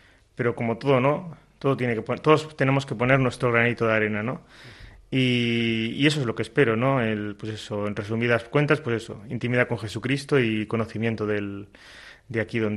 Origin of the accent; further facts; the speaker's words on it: Spain; es como los españoles cuando salimos fuera.